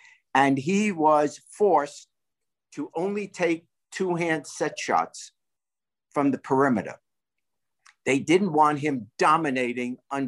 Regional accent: New York, United States; No, I grew up in New York, but when I was a kid, I was born in the 40s

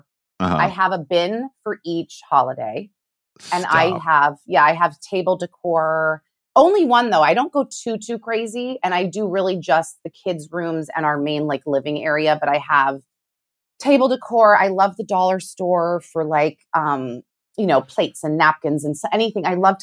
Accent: Honolulu, Hawaii, United States; born there; I was born in Hawaii. I was born in Honolulu, Hawaii.

